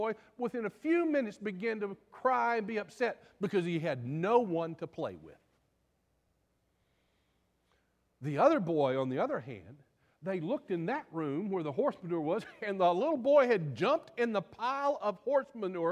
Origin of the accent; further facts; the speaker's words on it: Texas, United States; I was born and reared in West Texas. We didn't have water. We had sand hills, mesquite, jackrabbits, and a lot of oil wells.